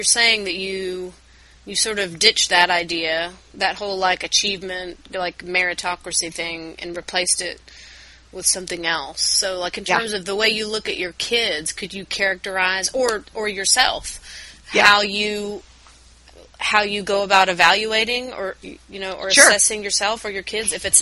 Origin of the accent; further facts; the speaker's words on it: the South, United States; And I'm from the South, so that's a big thing that I've sort of had to engage